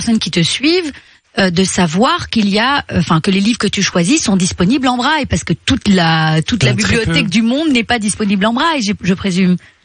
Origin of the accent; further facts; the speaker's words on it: Brussels, Belgium; Nous on est des Belges, on est à Bruxelles.